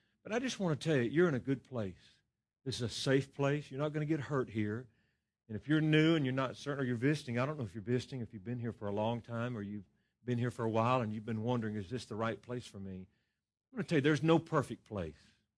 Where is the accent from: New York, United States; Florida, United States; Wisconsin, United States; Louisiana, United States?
Louisiana, United States; moved away as an adult; I'm originally from Louisiana.